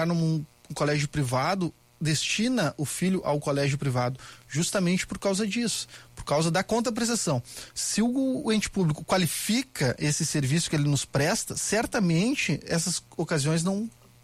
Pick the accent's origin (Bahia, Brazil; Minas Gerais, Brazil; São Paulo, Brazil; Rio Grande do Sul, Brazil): Rio Grande do Sul, Brazil; Não sou de Porto Alegre, sou natural do interior